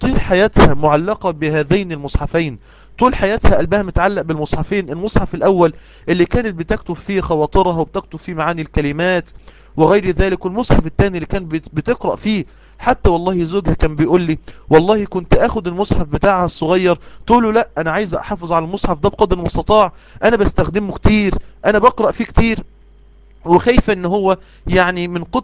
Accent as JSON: {"language": "Arabic", "country": "Egypt", "said": "أنت منين؟ قلت له إحنا من مصر."}